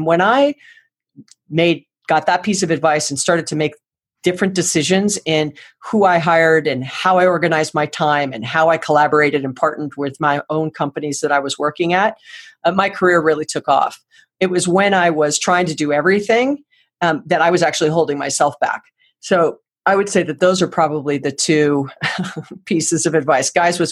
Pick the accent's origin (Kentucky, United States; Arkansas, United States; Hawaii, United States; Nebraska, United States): Hawaii, United States; we went to rival high schools. We're both from Hawaii.